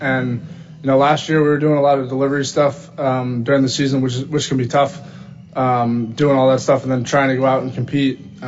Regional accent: New Jersey, United States; I'm from New Jersey

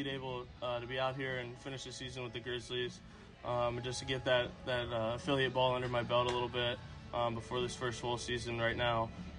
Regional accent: Madison, Ohio, United States; Yeah, I'm from Madison, Ohio, born and raised there. A very special place to me. Really happy to call that place home.

